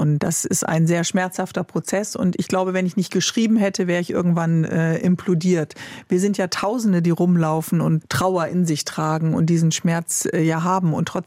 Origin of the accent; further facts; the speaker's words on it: Bremen, Germany; Ich komme aus Bremen, einer sehr politisch sehr engagierten Stadt.